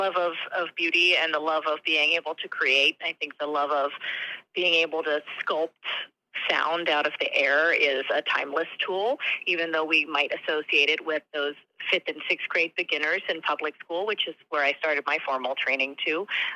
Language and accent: English; Ohio, United States; And then in my home state of Ohio, I'm the flute professor at Otterbein University